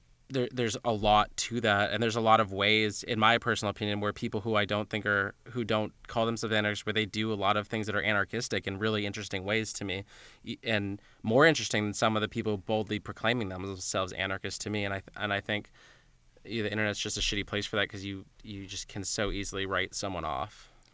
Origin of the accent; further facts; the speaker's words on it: California, United States; the hardcore scene where I grew up in Orange County was kind of a deal